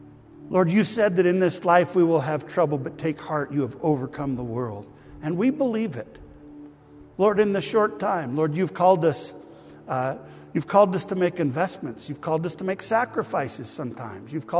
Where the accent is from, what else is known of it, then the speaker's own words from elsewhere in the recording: Vancouver, British Columbia, Canada; I grew up in Vancouver.